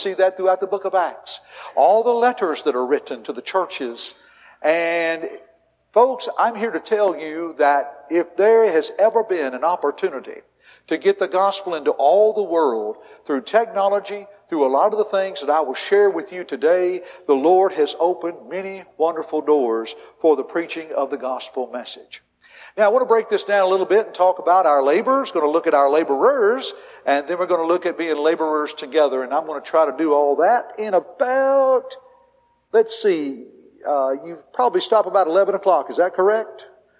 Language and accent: English; Tennessee, United States; now in Alabama, United States; I grew up in Tennessee, same way down here in Alabama.